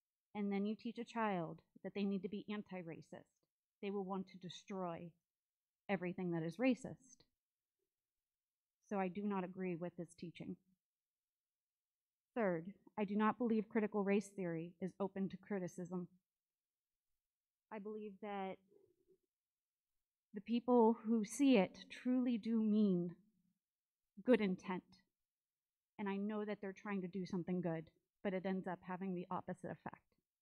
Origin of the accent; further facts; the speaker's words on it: United States; I'm a mother of three, a Navy veteran, and a proud American. My family and I moved here from Pittsburgh, Pennsylvania in April of 2018